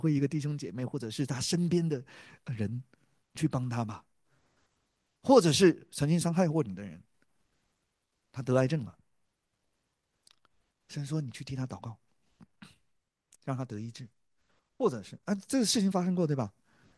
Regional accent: China; 但是我们中国人其实记得最清楚的，应该是这一段历史里面的8年抗战

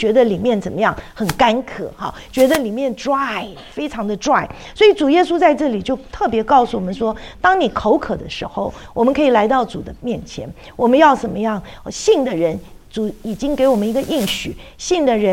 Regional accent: China; 我们中国人

